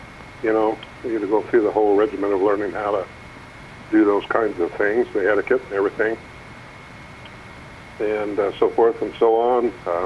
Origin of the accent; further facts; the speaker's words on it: Baker City, Oregon, United States; I was raised in Baker City all my life